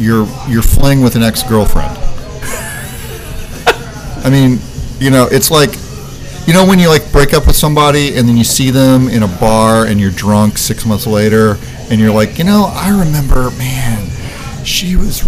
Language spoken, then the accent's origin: English; Kentucky, United States; I am from Kentucky, and don't you forget it.